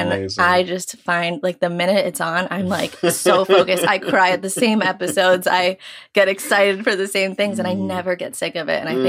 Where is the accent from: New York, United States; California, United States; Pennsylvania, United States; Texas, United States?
New York, United States; for those of you who don't know, and I am 24. I'm from New York.